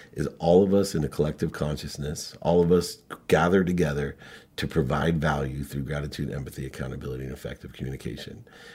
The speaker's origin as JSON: {"language": "English", "town": "Akron", "region": "Ohio", "country": "United States", "moved": "yes", "said": "when I moved from Akron, Ohio to California, I was a huge Ohio State football fan."}